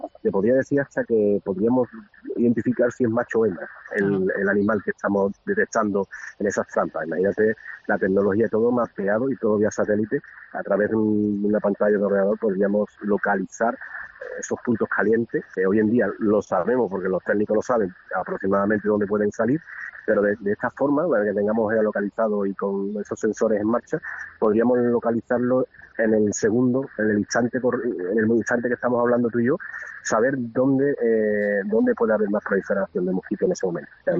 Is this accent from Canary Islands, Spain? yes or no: no; Villarrasa, Andalusia, Spain; invitaros también a mi pueblo, como lo puede ser de otra forma, a Villarrasa